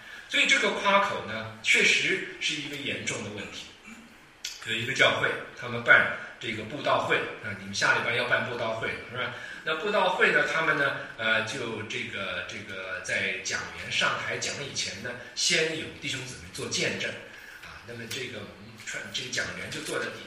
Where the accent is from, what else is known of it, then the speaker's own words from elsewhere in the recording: Taiwan; moved away as an adult; now in United States; 我在台湾长大，那么在台湾受教育啊，然后呢再到美国来读研究所啊。